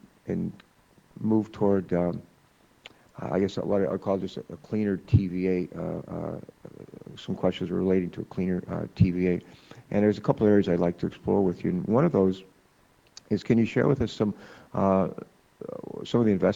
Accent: West Virginia, United States; born there; I was born in West Virginia. My dad was a coal miner for a short time in his life, so we have sort of a family history with coal.

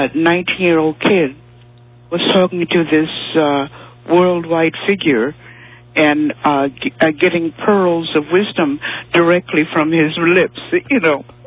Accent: Los Angeles, California, United States; I grew up in Los Angeles, and I was one of those kids where you just sat and listened to the people of wisdom.

